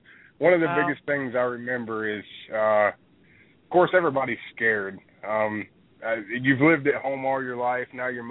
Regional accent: Kentucky, United States; I started the volunteer fire department in my hometown in Kentucky, probably when I was just before 16, just before I was supposed to.

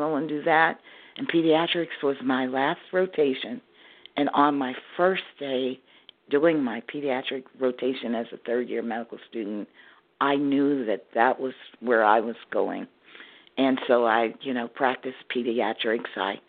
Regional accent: Pittsburgh, Pennsylvania, United States; I grew up in Pittsburgh, and I worked. My first job in healthcare was at the age of 14.

